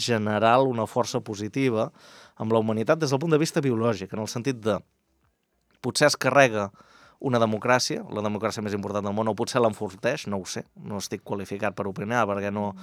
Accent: Catalonia, Spain; nosaltres que som de l'Empordà

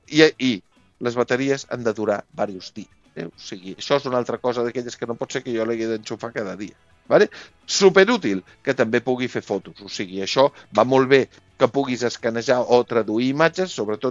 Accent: Catalonia, Spain; i com a bons catalans més, que està el mínim possible amb el canvi de moneda.

